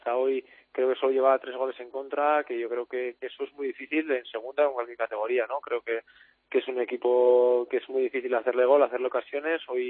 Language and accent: Spanish; Vitoria, Basque Country, Spain; Soy de Vitoria, soy Alavés, soy vitoriano